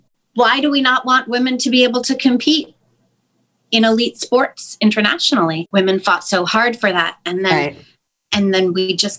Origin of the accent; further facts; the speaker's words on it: United States; Of course, I'm an American. That's like the foundation of our entire country, whether you like it or not.